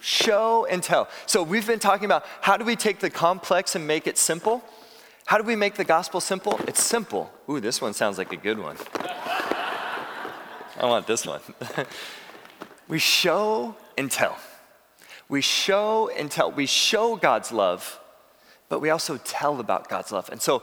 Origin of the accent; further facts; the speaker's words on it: California, United States; I have a good friend who I grew up with here in California